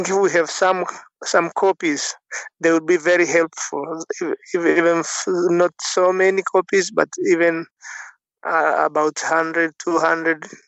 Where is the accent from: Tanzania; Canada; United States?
Tanzania; Sanyaju, Kilimanjaro; English is a second language; I'm from Sanyaju in Kilimanjaro, Tanzania.